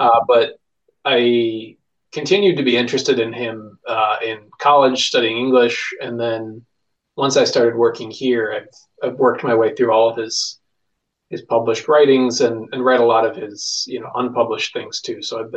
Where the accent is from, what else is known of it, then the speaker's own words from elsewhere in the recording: Massachusetts, United States; Yeah, I should say I'm from just outside of Salem